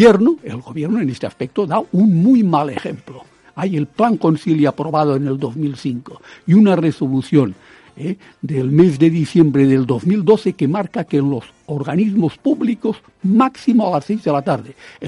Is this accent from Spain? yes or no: yes; Spain; Somos el país europeo que menos duerme.